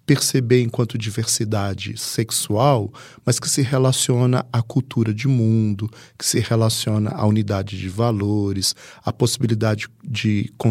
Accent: Belo Horizonte, Minas Gerais, Brazil; moved away as an adult; now in São Paulo, Brazil; eu sou mineiro de Belo Horizonte, eu vim aqui para São Paulo já há 30 anos.

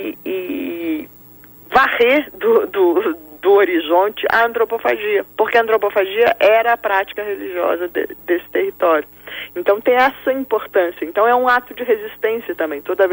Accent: São Paulo, Brazil; now in Rio de Janeiro, Brazil; Eu agora moro no Rio, mas sou nascida e criada em São Paulo.

